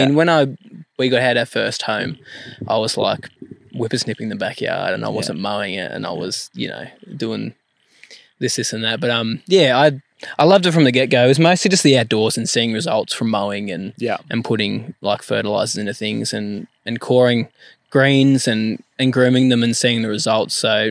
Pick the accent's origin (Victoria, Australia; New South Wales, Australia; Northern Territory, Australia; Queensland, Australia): New South Wales, Australia; Orange; also born or lived in New Zealand; So I grew up in Orange. Well, I was born in New Zealand, lived there till I was about 7.